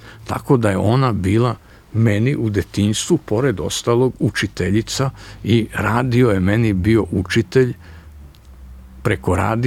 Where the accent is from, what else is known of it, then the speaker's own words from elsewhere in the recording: Belgrade, Serbia; pa sam kao stariji Beograđanin, neću da kažem star Beograđanin